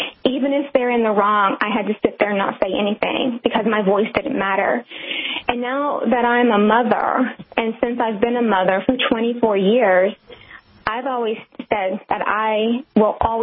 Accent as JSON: {"language": "English", "region": "the South", "country": "United States", "said": "The way I was raised, the way my parents brought me up, I'm from the South. My dad was very old school."}